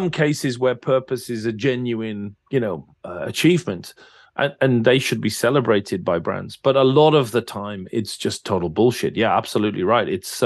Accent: England, United Kingdom; Yeah, I'm English.

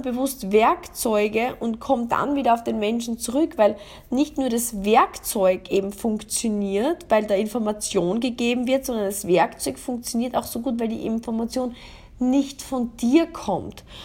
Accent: Austria; Das Prinzip der Nähe besagt, dass bei uns in Österreich, ich weiß nicht, ob das in Deutschland, ob du das auch kennst, wenn du jetzt Deutsch aus Deutschland zuhörst

